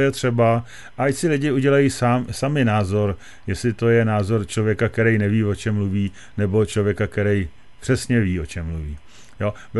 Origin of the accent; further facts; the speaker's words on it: Plzeň, Plzeň Region, Czechia; protože jsem tady z Plzně vlastně